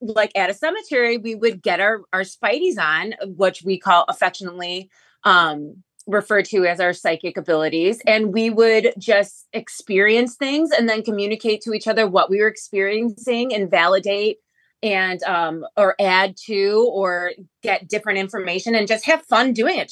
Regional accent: Illinois, United States; So growing up, we're from the Chicagoland area.

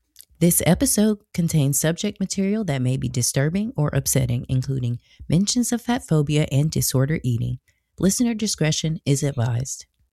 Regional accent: Southern US, United States; I don't think that growing up, I'm from the South, and I think I always wanted to be more

